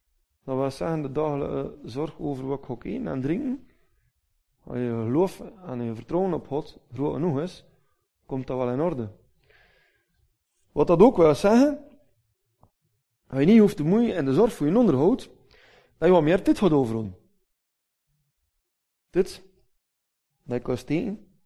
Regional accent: Belgium; Wieder als Belgen zijn nogal terughoudend in die ding.

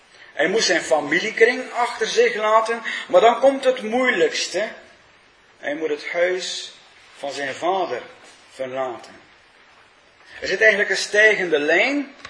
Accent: Wevelgem, Flemish Region, Belgium; Ik herinner me uit mijn kindertijd bij ons in Wevelgem

